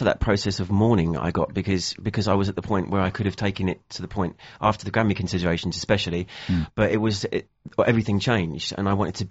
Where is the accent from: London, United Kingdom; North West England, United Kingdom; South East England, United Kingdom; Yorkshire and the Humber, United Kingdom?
South East England, United Kingdom; Herne Bay; when I was growing up in Herne Bay, I wanted to write music and I wanted to record, but I didn't know where to go.